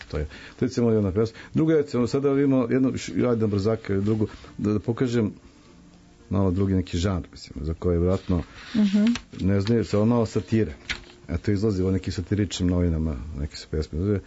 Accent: Split, Split-Dalmatia County, Croatia; Ja sam detinjstvo proveo u Splitu, tako da moguće ima toga ti neke dalmatinski

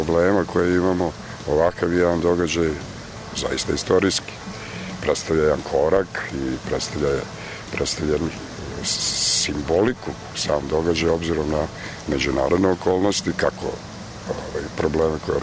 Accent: Belgrade, Serbia; born there; Ja sam rođen u Beogradu i rođen sam na, izgleda na dan kada je umro Stalin, 3.3.53.

